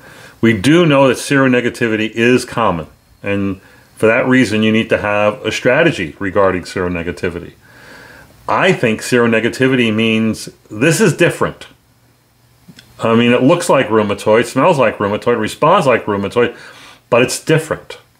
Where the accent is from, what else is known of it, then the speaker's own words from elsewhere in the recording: Dallas, Texas, United States; from Dallas, Texas.